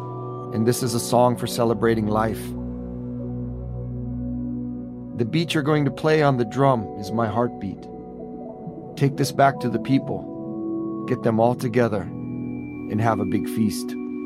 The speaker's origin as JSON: {"language": "English", "town": "Kotzebue", "region": "Alaska", "country": "United States", "tie": "born or raised there", "said": "I was born and raised in Kotzebue, a village of about 3,000, just above the Arctic Circle on the Chukchi Sea. I grew up playing basketball and trying to skateboard on one of the only little patches of pavement at the airport."}